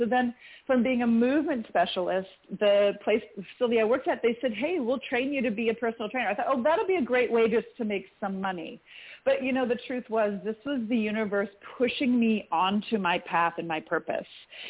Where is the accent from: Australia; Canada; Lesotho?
Canada; moved away; also born or lived in Midwest, United States; Then I grew up in Canada and then moved to the Midwest in the U.S.